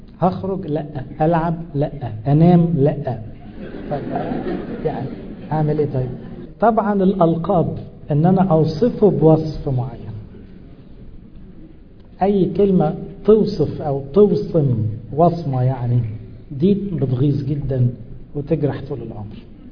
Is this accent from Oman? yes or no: no; Upper Egypt, Egypt; احنا بقى صعيدة ونظمنا كده، احنا مصريين وده نظمنا.